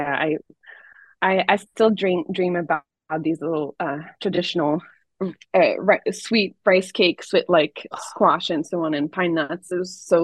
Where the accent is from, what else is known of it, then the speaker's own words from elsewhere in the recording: Quebec, Canada; I'm from Quebec, and where I'm from, I'm not from Montreal. People assume I am, but I'm not. I'm from the, it's not northern because northern is really far, but it's as north, I don't know.